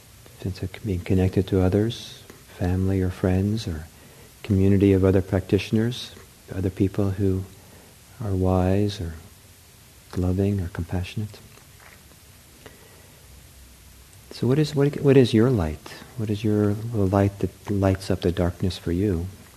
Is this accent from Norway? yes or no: yes; Norway; Not as dark as where I grew up in Norway, where, you know, you didn't even see the sun.